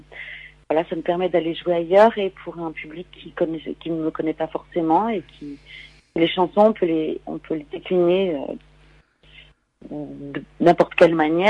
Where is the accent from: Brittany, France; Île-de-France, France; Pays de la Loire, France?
Pays de la Loire, France; Nantes; un autre chez moi à Nantes